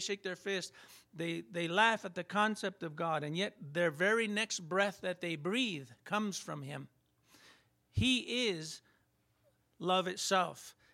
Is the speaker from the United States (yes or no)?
yes; Pecos, New Mexico, United States; I came from Pecos, New Mexico.